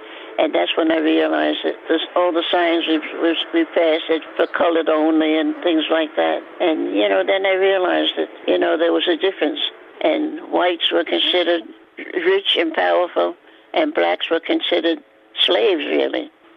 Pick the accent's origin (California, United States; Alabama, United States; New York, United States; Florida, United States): New York, United States; New York City; I grew up in Brooklyn, New York. We had friends, Jewish friends, we had Italian friends.